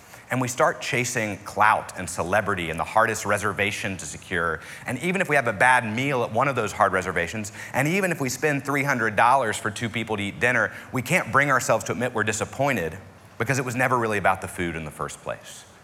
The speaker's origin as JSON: {"language": "English", "region": "West Virginia", "country": "United States", "tie": "born or raised there", "said": "I wasn't raised in Texas. My idea of tacos was very, I was raised in West Virginia."}